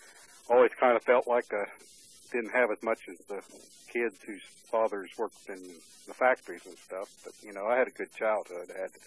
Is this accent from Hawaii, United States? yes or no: no; Ohio, United States; born there; Okay, I was born in Noble County, Ohio, August 16, 1950. I was the youngest of 11 children.